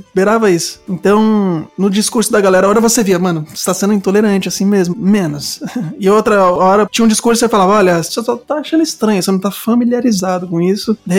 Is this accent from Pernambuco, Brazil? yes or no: no; Cubatão, São Paulo, Brazil; now in Guarulhos, Brazil; eu sou de Cubatão, mas eu também chamo Guarulhos de minha cidade. Eu vivo aqui há mais de 30 anos.